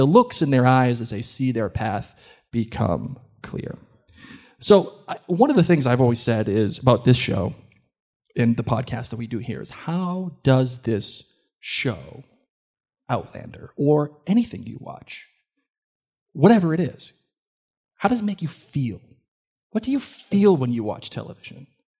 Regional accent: Boston, Massachusetts, United States; accent: Boston; every time I use my Boston accent, they're going to drink.

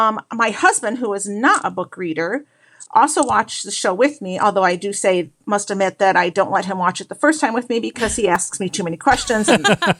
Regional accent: Michigan, United States; Hi, Mary and Blake. … I'm from Michigan.

